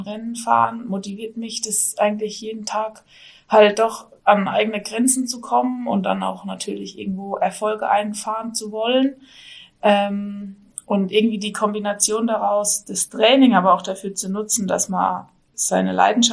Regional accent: Bavaria, Germany; now in Münster, Germany; Also ich komme aus der Rhön, es ist der nördlichste Punkt in Bayern sozusagen. Da bin ich aufgewachsen und studiere aber in Münster.

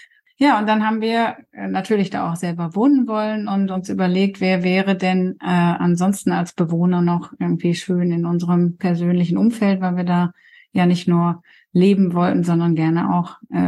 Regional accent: Coesfeld, North Rhine-Westphalia, Germany; born there; Ich bin gebürtige Coesfelderin und mein Mann kommt aus Rheine. Mhm. Also wir sind beide quasi Münsterlandkinder.

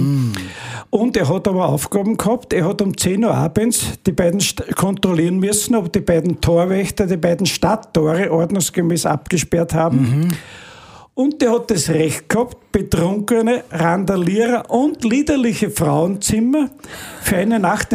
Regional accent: Lower Austria, Austria; Ich bin ein leidenschaftlicher Weiterer und ein leidenschaftlicher Waldviertler.

